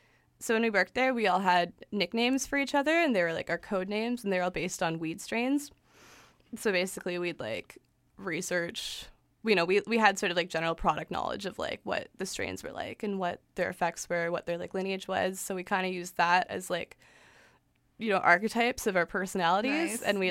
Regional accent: British Columbia, Canada; now in Vancouver, Canada; I'm from the Kootenays, though.

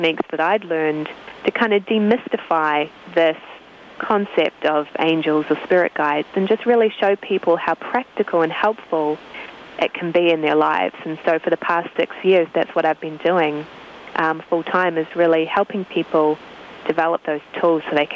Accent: New Zealand; I grew up in New Zealand. And when I was 12 years old, my mother became fascinated with spiritual things.

